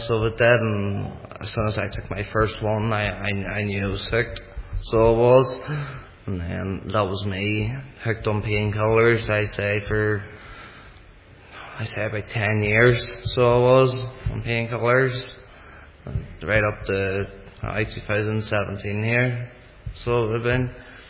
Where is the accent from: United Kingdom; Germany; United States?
United Kingdom; Monkstown, Northern Ireland; So I was brought up in Monkstown, living with my nanny and my granda.